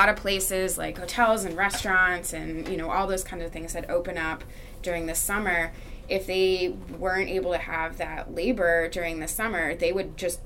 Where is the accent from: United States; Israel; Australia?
United States; Cape Cod, Massachusetts; I was going to make that point because I grew up in Cape Cod, Massachusetts, which is a huge seasonal economy.